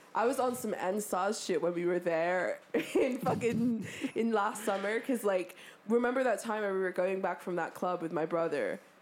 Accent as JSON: {"language": "English", "country": "United Kingdom", "said": "And me and Jake were like, oh my God, oh my God. We were like being so British."}